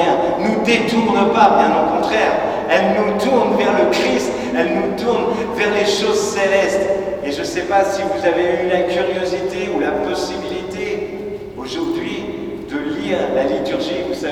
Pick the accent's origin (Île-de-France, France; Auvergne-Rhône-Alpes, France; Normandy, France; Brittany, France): Île-de-France, France; Paris; dans ce quartier où j'ai grandi, à Porte-d'Aubervilliers, une petite école de secteur.